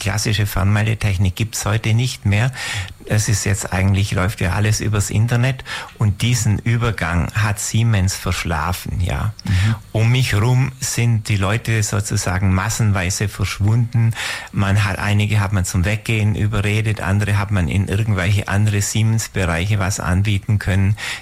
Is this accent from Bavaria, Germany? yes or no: yes; Vöhringen, Bavaria, Germany; also born or lived in Ulm; Ich bin zwar in Ulm geboren, aber ein nicht ganz echter Ulmer. Ich bin nicht in Föhringen aufgewachsen, in Illertissen zur Schule gegangen. Und dann habe ich lange Zeit zunächst in Tübingen studiert und in München gearbeitet